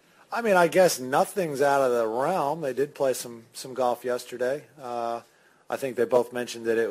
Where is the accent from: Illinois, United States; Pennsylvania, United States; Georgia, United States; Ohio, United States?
Pennsylvania, United States; I'm not really from Texas, so we don't wear a lot of 10-gallon hats in Pennsylvania